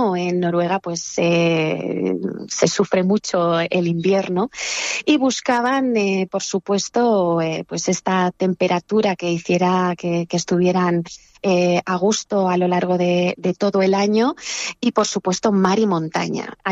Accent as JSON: {"language": "Spanish", "town": "l'Alfàs del Pi", "region": "Valencian Community", "country": "Spain", "tie": "born or raised there", "said": "Sí, soy nacida en la Alfaz."}